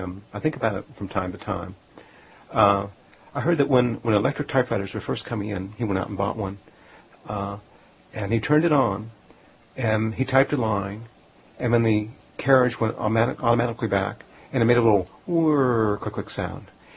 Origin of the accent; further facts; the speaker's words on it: Hollywood, California, United States; now in Vermont, United States; But I grew up in Hollywood. I went to school at Berkeley, and then I came east to school at Columbia.